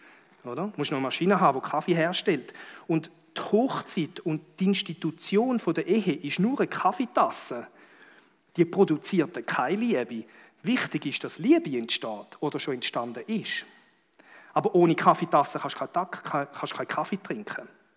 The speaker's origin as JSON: {"language": "German", "country": "Switzerland", "said": "Wir sind eine Bundesgenossenschaft hier in der Schweiz."}